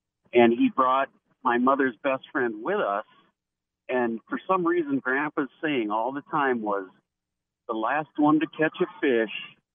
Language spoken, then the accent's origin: English; Minneapolis, Minnesota, United States; I grew up in Minneapolis. I had tons of wonderful friends that were all different colors.